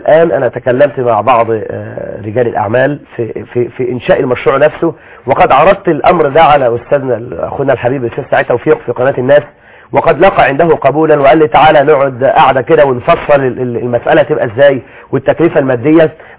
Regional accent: Egypt; ومن الدعاة عندنا في مصر،

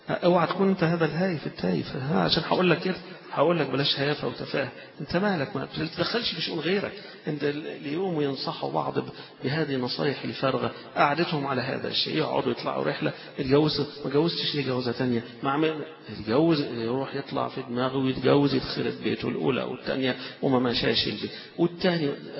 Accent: Egypt; احنا كمصريين مش متعودين على هذا الشيء

